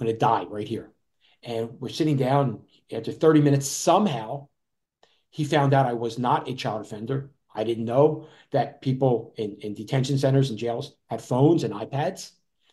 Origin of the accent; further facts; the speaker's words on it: New Jersey, United States; this fellow grew up 15 miles from where I grew up in South Jersey